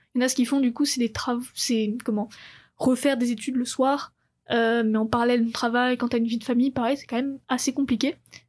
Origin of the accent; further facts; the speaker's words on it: France; now in Canada; étant donné que je suis française, je paye pas comme un étranger, je paye comme un Canadien.